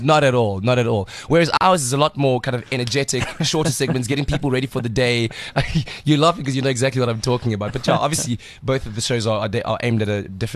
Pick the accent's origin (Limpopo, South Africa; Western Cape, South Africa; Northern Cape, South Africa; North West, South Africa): North West, South Africa; Potchefstroom; English is a second language; Well, home is Potchefstroom. That's where I grew up.